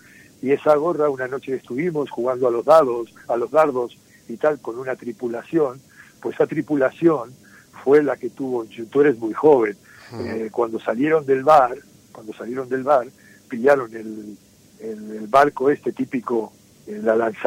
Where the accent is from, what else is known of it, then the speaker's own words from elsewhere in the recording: Argentina; a mí, como buen argentino, me gustaba mucho la ropa de piel, y entonces yo traía ropa de cuero de Argentina